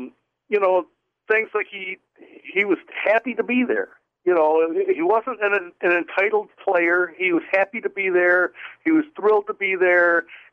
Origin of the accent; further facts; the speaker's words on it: Detroit, Michigan, United States; growing up in Downriver, Detroit, I was in Tiger Stadium